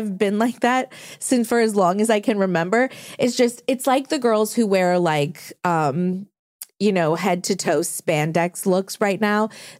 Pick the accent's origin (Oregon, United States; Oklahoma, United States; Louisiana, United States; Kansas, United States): Louisiana, United States; New Orleans; So I'm from New Orleans.